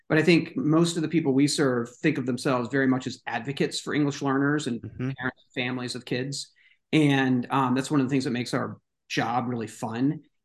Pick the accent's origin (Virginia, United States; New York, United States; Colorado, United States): Virginia, United States; And I grew up down in Virginia where, you know, the history of this period is not, it's not pleasant if you're from Virginia.